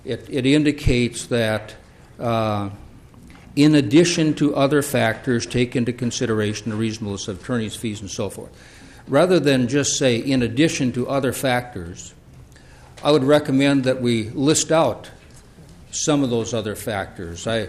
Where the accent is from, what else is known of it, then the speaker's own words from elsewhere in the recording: Detroit Lakes, Minnesota, United States; I'm an attorney from Detroit Lakes.